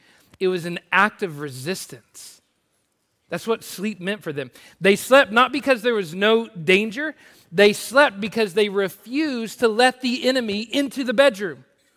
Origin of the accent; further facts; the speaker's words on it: Oklahoma, United States; It's like I grew up in Oklahoma where in the summer times, like tornadoes could come in the middle of the night and you just kind of did your thing.